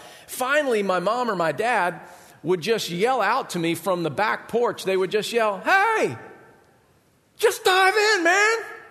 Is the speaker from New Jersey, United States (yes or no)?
no; Georgia, United States; I was little, growing up in Georgia, I didn't have a swimming pool at our house